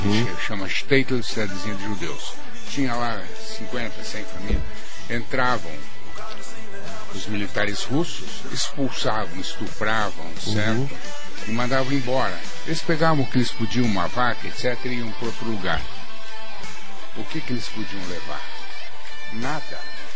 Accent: Bolivia; now in Brazil; Eu sou brasileiro, naturalizado, certo? Sou boliviano, brasileiro, naturalizado, certo? Mas eu sou da religião judaica.

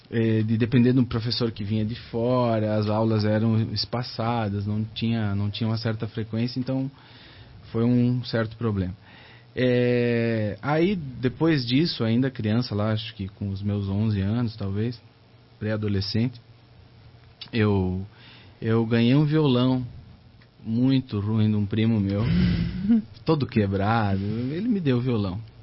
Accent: Rio Grande do Sul, Brazil; eu sou do Rio Grande do Sul, né? Sou do interior, uma cidade muito pequena.

